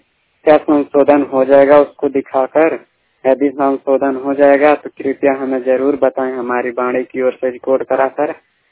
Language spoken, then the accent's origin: Hindi; Azamgarh, Uttar Pradesh, India; मैं आजमगढ़ से हूँ, यूपी उत्तर प्रदेश से।